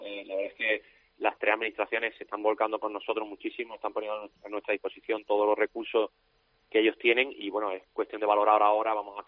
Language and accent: Spanish; Andalusia, Spain; poder contar con el apoyo de las tres administraciones de mi tierra a nivel andaluz y a nivel malagueño es tremendo.